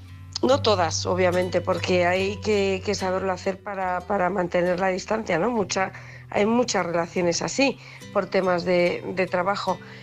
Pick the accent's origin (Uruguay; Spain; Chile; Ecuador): Spain; Huesca, Aragon; de Huesca.